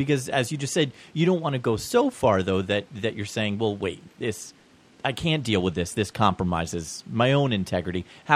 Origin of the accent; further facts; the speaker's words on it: Manhattan, New York, United States; as we've established, we're both from Manhattan.